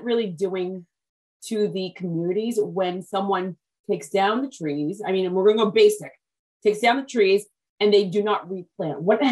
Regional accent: United States; born there; I was conceived in Haiti, born in America

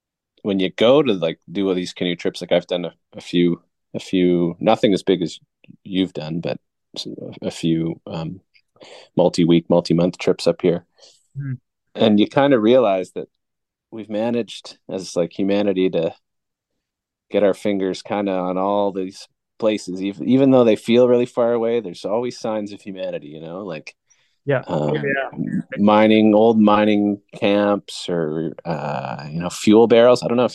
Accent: Nova Scotia, Canada; also born or lived in New Brunswick; I'm not from the north. I grew up in Nova Scotia and New Brunswick.

